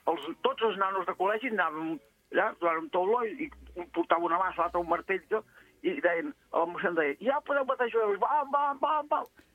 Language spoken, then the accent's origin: Catalan; La Granada, Catalonia, Spain; jo soc de la Granada